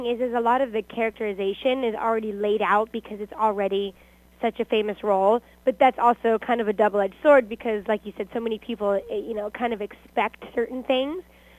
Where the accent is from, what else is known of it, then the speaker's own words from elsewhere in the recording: Georgia, United States; I grew up outside of Atlanta.